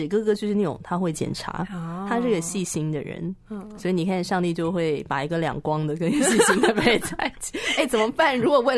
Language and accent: Chinese; Taiwan; 我是土生土长台湾人嘛、我就很难想象我要移居到另外一个国度